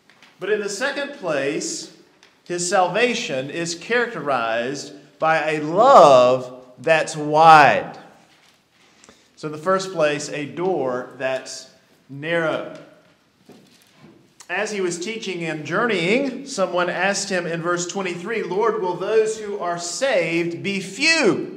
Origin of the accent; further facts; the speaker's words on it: Elkin, North Carolina, United States; If he were going from Charlotte up to Elkin, my hometown of Elkin, which of course in this scenario would be Jerusalem.